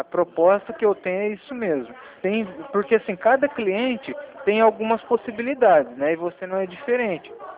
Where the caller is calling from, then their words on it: Paraná, Brazil; Eu tô ligado do Paraná, né?